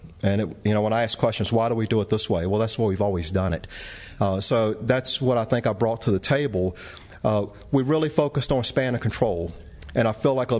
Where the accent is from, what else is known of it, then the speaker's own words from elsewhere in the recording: Lynchburg, Virginia, United States; But I'm originally from Lynchburg, not too far away